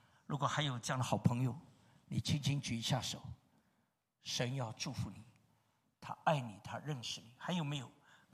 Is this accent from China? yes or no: yes; Shanghai, China; moved away as an adult; now in Europe; 我生在上海，长在上海，以后到东北念书，以后到武汉，到洛阳，到广州，飘来飘去。我飘到欧洲，